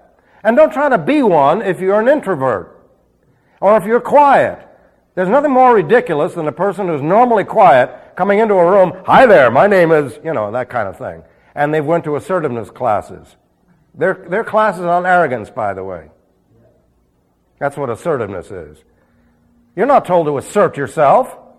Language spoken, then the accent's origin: English; New York, United States; now in Arizona, United States; Man, when I first got here, I was from New York.